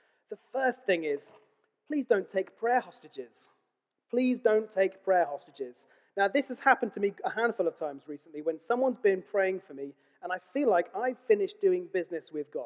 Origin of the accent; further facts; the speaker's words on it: United Kingdom; But I'm also British, so I'm polite.